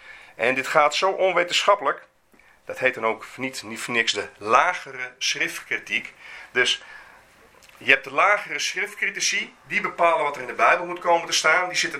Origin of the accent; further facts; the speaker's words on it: Leeuwarden, Friesland, Netherlands; Ik kom uit Leeuwarden. Ik had vroeger les op het gymnasium